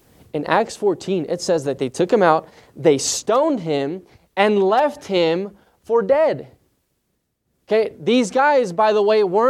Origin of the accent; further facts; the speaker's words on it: Juarez, Chihuahua, Mexico; also born or lived in United States; So I was born here in the States. Very thankful for that. But I grew up very close to my family in Mexico, right across the border in the city of Juarez.